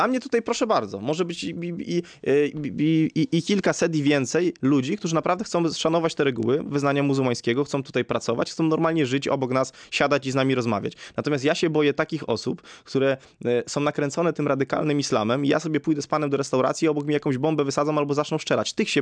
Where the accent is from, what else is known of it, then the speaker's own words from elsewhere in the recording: Warsaw, Masovian Voivodeship, Poland; Ale ja powiem panu, teraz odbiję, jako warszawiak.